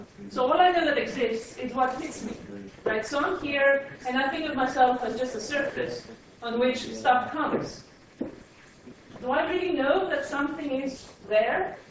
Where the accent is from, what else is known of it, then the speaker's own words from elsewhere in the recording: Athens, Attica, Greece; I grew up in Athens. So I finished school there.